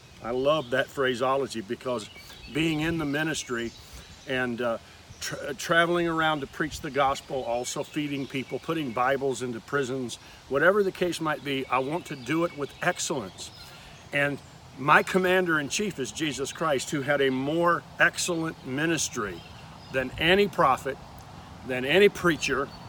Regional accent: New York, United States; I'm here from Boosti, New York

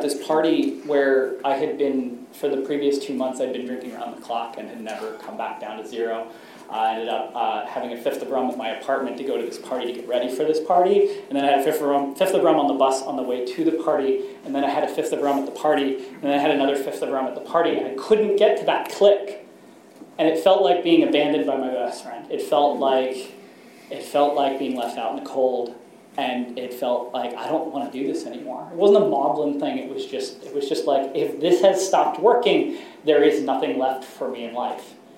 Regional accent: San Francisco, California, United States; I grew up in San Francisco, and I drank a lot

